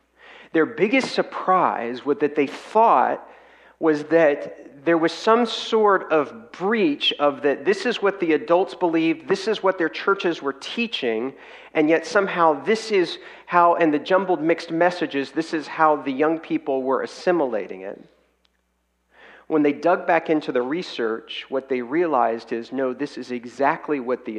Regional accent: Texas, United States; I grew up in Texas my whole life long. And I had never lived outside of the great state of Texas

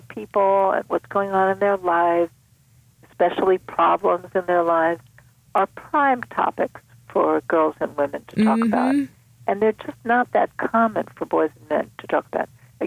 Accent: New York City, New York, United States; Now, you may have guessed I'm from New York City, where we can say that.

